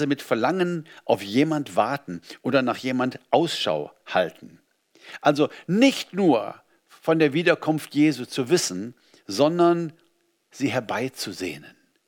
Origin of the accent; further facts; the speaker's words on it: Germany; Ich meine, ich bin Deutscher, ich lebe in einem Land, irgendwie als Fremder, aber irgendwie doch nicht.